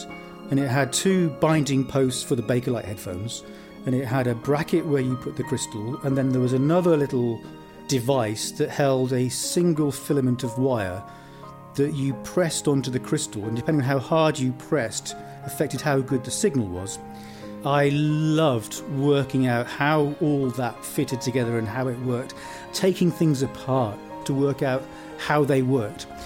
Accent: Ottery St Mary, South West England, United Kingdom; I grew up in Devon in a little town called Ottery St Mary.

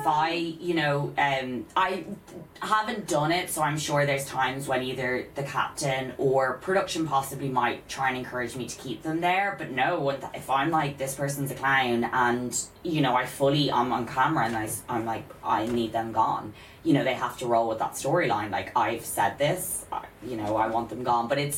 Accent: Ireland; I can be very negative, don't get me wrong, I'm Irish

